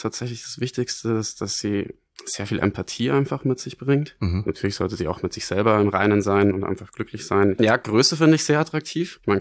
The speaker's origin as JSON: {"language": "German", "town": "Erding", "region": "Bavaria", "country": "Germany", "said": "bin 22 Jahre alt, komme aus München. Gebürtig. Also eigentlich komme ich aus Erding, das ist in der Nähe von München."}